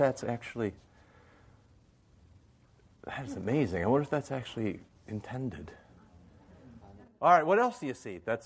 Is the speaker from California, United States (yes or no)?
no; Iowa, United States; You remember Iowa Basic Skills? I grew up in Iowa.